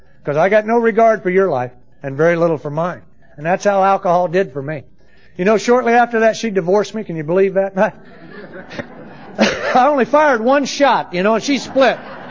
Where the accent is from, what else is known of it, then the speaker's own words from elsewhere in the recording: Valencia, California, United States; Now, I'm from Valencia, not Hollywood, okay?